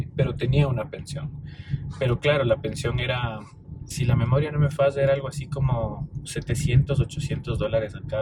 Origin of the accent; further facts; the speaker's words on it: Ibarra, Imbabura, Ecuador; born there; now in Quito, Ecuador; yo nací en Ibarra. Nací en Ibarra porque mi mami y su familia